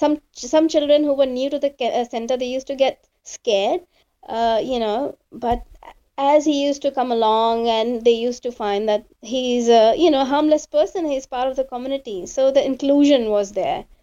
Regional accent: Delhi, India; moved away as an adult; now in Auckland, New Zealand; I grew up in Delhi in India, born and brought up there, married there, had my first child there. And when my first child was born, my husband decided to move to a safer place bringing up my daughter. So we moved to New Zealand.

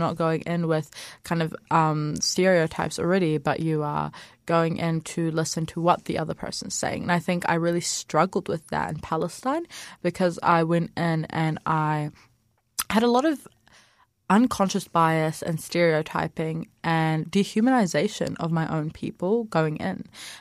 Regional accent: Dunedin, Otago, New Zealand; born there; Yeah, so I was born in Dunedin back in 2009.

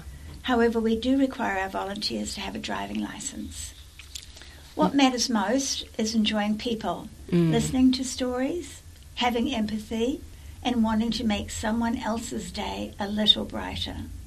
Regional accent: New Zealand; moved away as an adult; I grew up in New Zealand, but left when I was 21 years old, and then I was away for about 35 years, but I've volunteered in many countries in the world.

